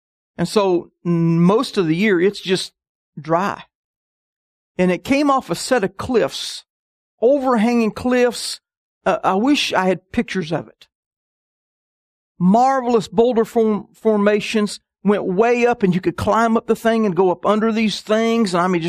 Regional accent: Huntsville, Alabama, United States; When I was growing up in Huntsville, Alabama, I lived at the foot of Montesano Mountain.

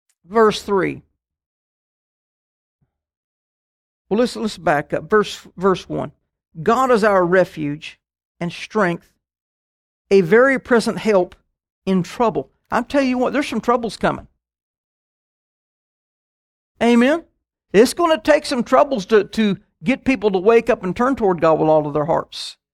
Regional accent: Kansas, United States; I'm from Kansas. I've never known of an earthquake in Kansas, yet they had one last month.

